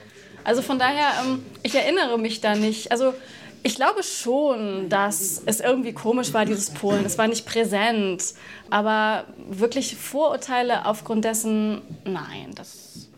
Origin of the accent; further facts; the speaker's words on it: Bremen, Germany; Also ich bin in Bremen in einer Hochhaussiedlung aufgewachsen